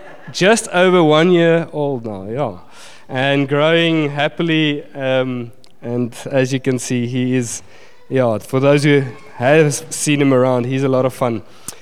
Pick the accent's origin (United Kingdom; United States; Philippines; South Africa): South Africa; Pretoria, Gauteng; I grew up in Pretoria. I studied in Bloemfontein, where I met my gorgeous wife.